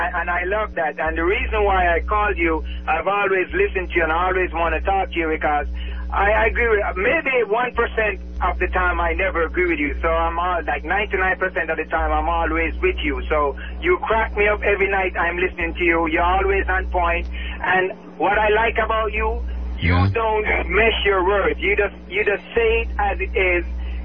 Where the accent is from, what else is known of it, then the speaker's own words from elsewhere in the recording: Atlanta, Georgia, United States; You know, I'm from Atlanta.